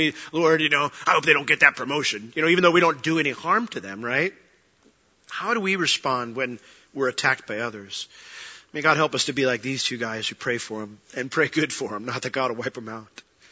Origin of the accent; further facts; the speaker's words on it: New York, United States; I grew up in New York. I was a Yankee fan.